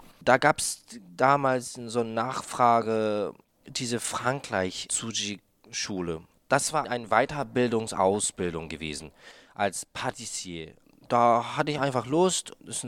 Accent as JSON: {"language": "German", "region": "Tokyo", "country": "Japan", "said": "Ich komme aus Tokio."}